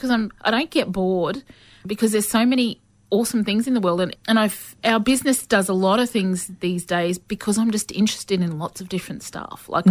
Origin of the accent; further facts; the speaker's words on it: Brisbane, Queensland, Australia; I was born and raised in Brisbane. My mob are from northern New South Wales. We're a big Southsea Islander Aboriginal family. But yeah, Brisbane is my home and it has been for, oh my gosh, 52 years.